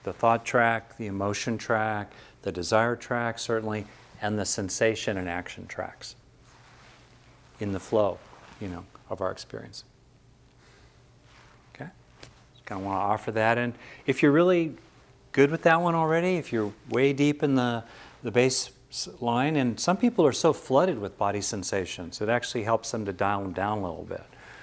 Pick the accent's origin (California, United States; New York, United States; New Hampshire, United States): California, United States; West Covina; You know, I grew up in West Covina, Southern California.